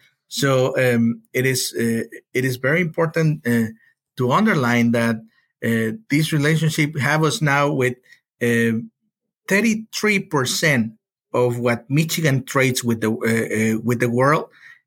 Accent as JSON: {"language": "English", "town": "Acapulco", "region": "Guerrero", "country": "Mexico", "said": "I'm from Acapulco."}